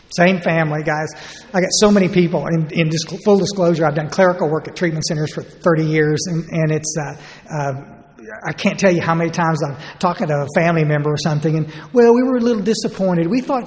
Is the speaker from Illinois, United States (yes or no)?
no; Ingram, Texas, United States; I'm from Ingram, Texas, and that's down about 60 miles northwest of San Antonio.